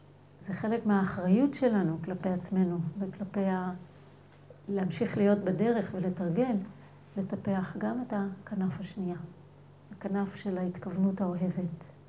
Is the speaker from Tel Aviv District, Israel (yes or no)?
no; Northern District, Israel; כשהייתי קטנה בקיבוץ, גדלתי בקיבוץ בצפון